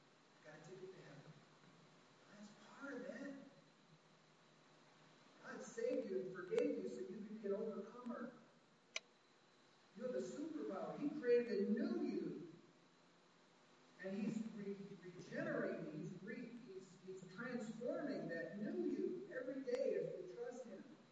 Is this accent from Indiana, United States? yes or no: yes; Indiana, United States; when I was a wee lad, growing up in Indiana, and one of my brothers mistreated me.